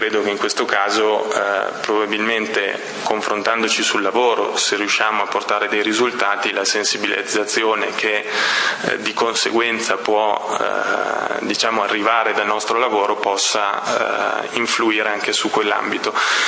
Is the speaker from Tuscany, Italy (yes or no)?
no; Parma, Emilia-Romagna, Italy; Io personalmente sono originario di Parma